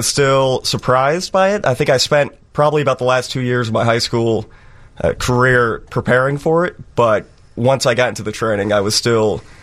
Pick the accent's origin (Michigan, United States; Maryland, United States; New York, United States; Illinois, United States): Illinois, United States; Evergreen Park; Evergreen Park.